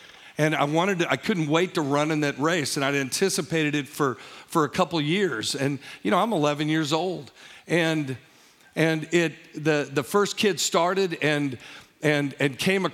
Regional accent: Illinois, United States; I grew up in Southern Illinois in this school district

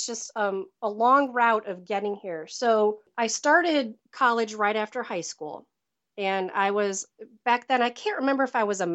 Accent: Midwest, United States; I was born and raised in the Midwest near Chicago

